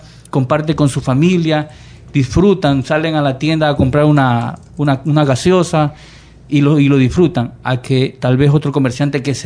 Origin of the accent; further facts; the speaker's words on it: Machala, El Oro, Ecuador; vivía en Machala, yo soy de Machala.